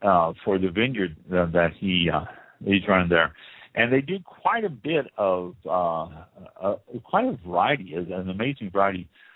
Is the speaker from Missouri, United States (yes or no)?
yes; Missouri, United States; I grew up in Missouri, and I'm familiar with the clay soils that you can find throughout the Midwest